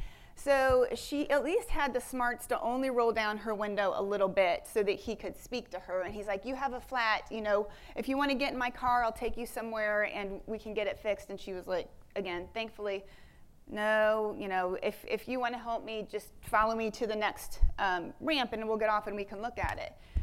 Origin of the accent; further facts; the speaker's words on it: Midwest, United States; you know, I'm from the Midwest, I don't know a stranger.